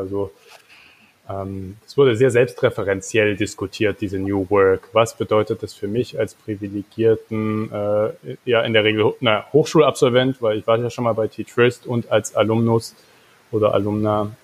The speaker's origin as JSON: {"language": "German", "town": "Meissen", "region": "Saxony", "country": "Germany", "tie": "born or raised there", "said": "Susanne kommt aus Dresden, ich komme aus Meißen, nicht weit weg davon. Und sind beide in einer Zeit aufgewachsen, die ja auch die kurz nach der Wende war in den 90er Jahren"}